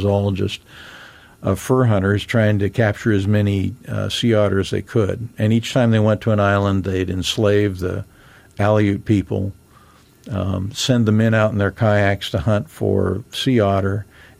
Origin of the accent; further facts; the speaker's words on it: California, United States; Actually, I was born in California, and I guess I started this venture because I was so frustrated as a Californian reading in the history books as a child that our forebears were the Pilgrims in Massachusetts.